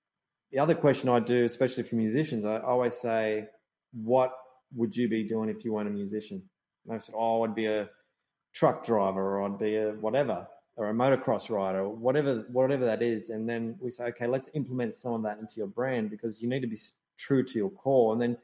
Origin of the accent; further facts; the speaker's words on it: Australia; born there; It's Spanish. I'm Spanish. I was born in Australia